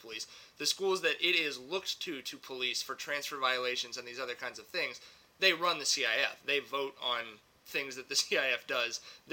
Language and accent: English; Long Beach, California, United States; Tyler and I grew up in Long Beach.